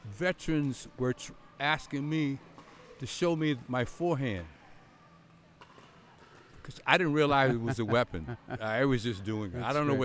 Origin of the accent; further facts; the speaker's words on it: North Carolina, United States; The football coach in the town, I grew up around the Outer Banks.